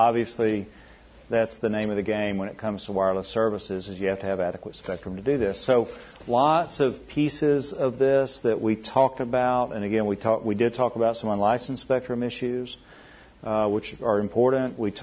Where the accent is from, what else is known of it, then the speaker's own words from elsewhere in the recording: Arkansas, United States; like you're growing up in Oklahoma, I'm growing up in Arkansas.